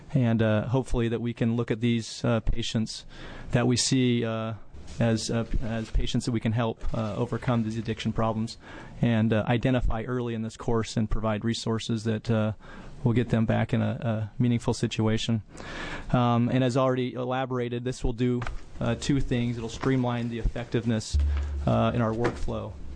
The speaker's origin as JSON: {"language": "English", "town": "Portland", "region": "Oregon", "country": "United States", "said": "I come from the Portland area representing the OMA and the Oregon chapter for the American College of Emergency Physicians."}